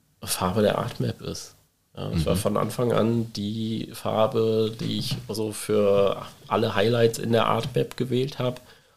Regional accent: Haßloch, Rhineland-Palatinate, Germany; Ich bin in Hasloch Nord aufgewachsen, da war der Migrantenanteil auf der Grundschule schon damals sehr hoch.

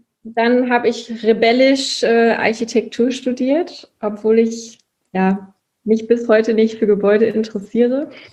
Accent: Aachen, North Rhine-Westphalia, Germany; Ich komme ja aus Aachen

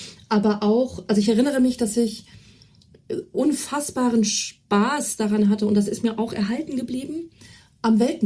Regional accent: Celle, Lower Saxony, Germany; der Bibliothek in Celle, wo ich herstamme

